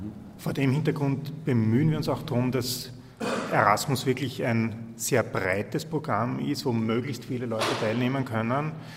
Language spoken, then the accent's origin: German; Austria; als Österreicher